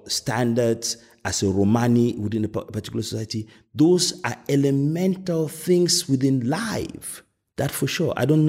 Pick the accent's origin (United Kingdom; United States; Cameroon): Cameroon; You know, I grew up in Cameroon.